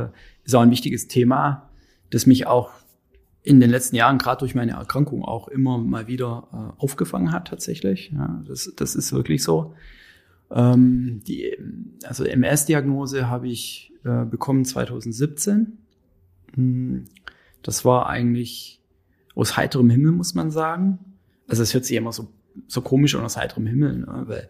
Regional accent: Baden-Württemberg, Germany; moved away as an adult; Ich bin eigentlich aus dem Süden der Republik, komme aus einem beschaulichen Dörfchen von der Ostalb in der Nähe von Aalen. Da bin ich aufgewachsen und bin dann nach dem Studium hier hergekommen, wegen der Arbeit, und bin hier geblieben bis heute. In 2006 war

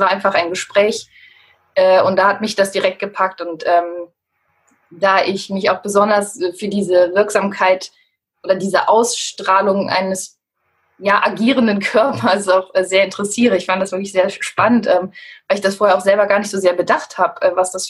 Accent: Cologne, North Rhine-Westphalia, Germany; Ja, also ich komme aus Köln, also bin auch in Köln geboren.

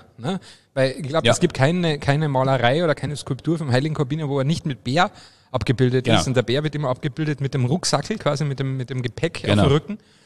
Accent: Obervellach, Carinthia, Austria; weil mein Heimatort Oberfellach im Mölltal ist ja eine Partnergemeinde der Stadt, genau, Freising

